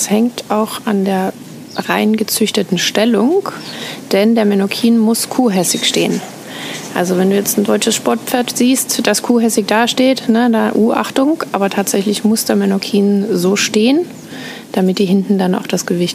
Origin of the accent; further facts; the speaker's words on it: Austria; moved away as an adult; now in Menorca, Spain; Ich bin ursprünglich Österreicherin.